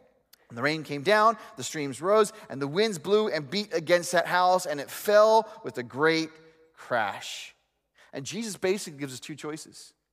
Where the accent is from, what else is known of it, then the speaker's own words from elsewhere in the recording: the South, United States; I grew up in the South, and so this was a popular phrase